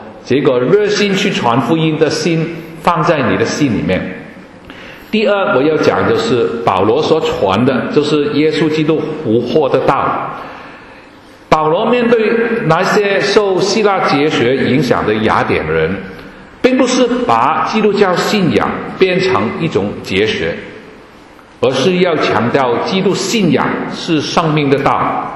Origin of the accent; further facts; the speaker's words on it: Hong Kong; 我就说我是从香港来的啊，